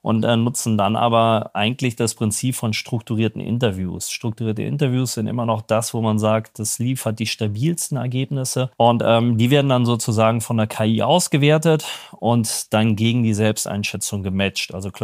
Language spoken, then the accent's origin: German; Cologne, North Rhine-Westphalia, Germany; als Kölner